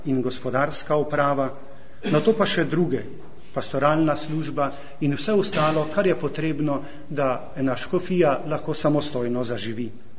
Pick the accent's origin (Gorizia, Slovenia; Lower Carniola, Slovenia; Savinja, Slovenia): Savinja, Slovenia; Celje; celske škofije, ki je sedaj moja rojstna škofija, ker veste, da prihajam iz Celja, iz okolice Celja, z Ostrožnega.